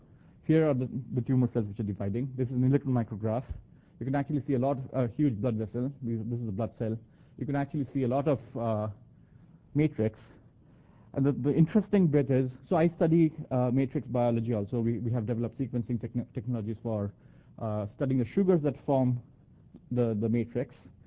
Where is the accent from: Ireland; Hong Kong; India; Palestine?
India; I mean, so I'm from India, having been to a medical school there, I know what the status of the buying power of people there is.